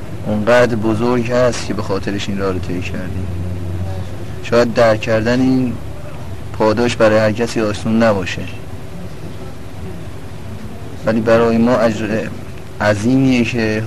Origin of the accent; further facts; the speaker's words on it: Tehran, Tehran Province, Iran; از تهران، پایگاه مقداد.